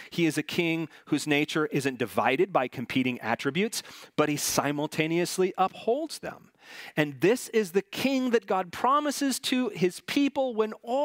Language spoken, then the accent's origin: English; Washington, United States; Now, I grew up in Washington. I was a wee lad when Mount St. Helens erupted on May 18th of 1980.